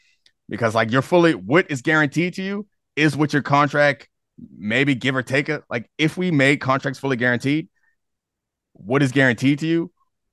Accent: Baltimore, Maryland, United States; now in Washington, United States; I'm from Baltimore and I live in DC now

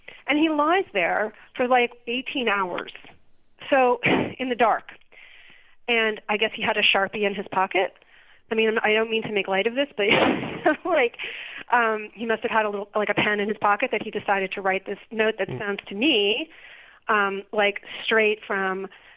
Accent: New York, United States; and I'm not a Bostonian. I'm a New Yorker, so I can't.

